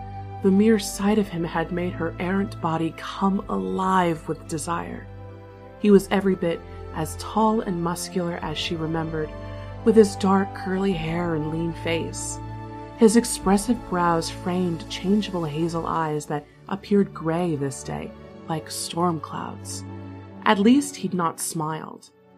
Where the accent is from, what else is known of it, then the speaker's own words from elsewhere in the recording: United States; here they are called biscuits, but I am an American, so I'm calling them cookies